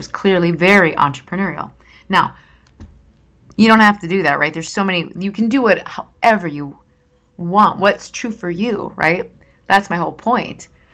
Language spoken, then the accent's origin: English; Minnesota, United States; I'm from Minnesota, and a lot of my friends who are Minnesotans or now Wisconsinites or Midwesterners, it's not so much about wealth.